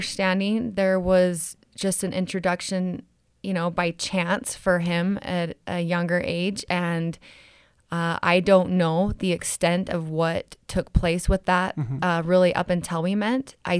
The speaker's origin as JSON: {"language": "English", "region": "Utah", "country": "United States", "tie": "born or raised there", "said": "growing up in the Salt Lake Valley."}